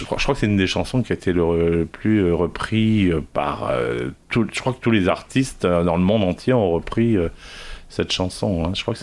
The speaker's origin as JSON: {"language": "French", "town": "Rochefort", "region": "Nouvelle-Aquitaine", "country": "France", "tie": "born or raised there", "also_born_or_lived": "Madagascar / Germany / Marrakech, Morocco", "said": "D'abord à l'étranger, parce que j'ai un papa qui a été coopérant militaire et donc tous les 4 ans on partait. Je suis né à Madagascar. Après, je suis parti en Allemagne, j'ai vécu 4 ans en Allemagne. Après, on est resté 4 ans à Rochefort dans toute mon adolescence."}